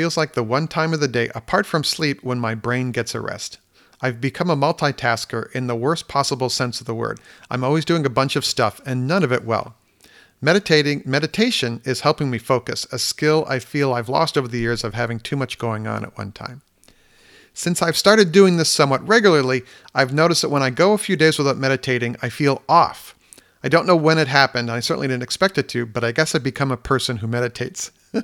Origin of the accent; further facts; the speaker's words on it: Midwest, United States; I am from the Midwest as well